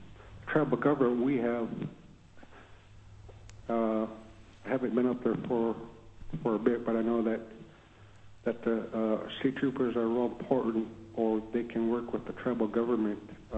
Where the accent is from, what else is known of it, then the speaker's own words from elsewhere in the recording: Nome, Alaska, United States; I'm originally from Nome